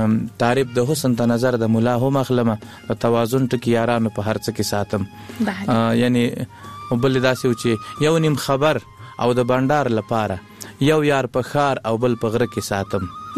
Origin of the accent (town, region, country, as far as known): Laghman, Afghanistan; now in Kunduz, Afghanistan